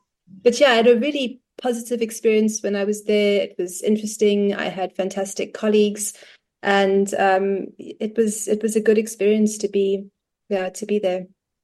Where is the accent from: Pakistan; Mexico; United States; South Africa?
South Africa; Cape Town, Western Cape; I'm a South African writer born and raised in Cape Town